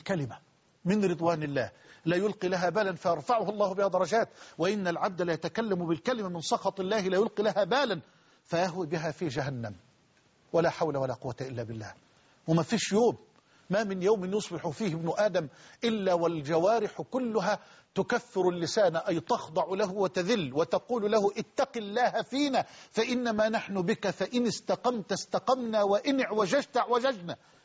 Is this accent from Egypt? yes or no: yes; Egypt; حتى رجال أعمال عندنا في مصر خايفين